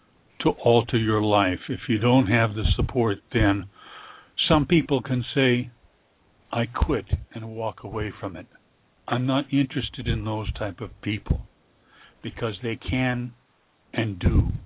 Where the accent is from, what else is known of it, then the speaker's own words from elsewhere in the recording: Berkeley, California, United States; also born or lived in Massachusetts; Born Massachusetts, raised in Berkeley.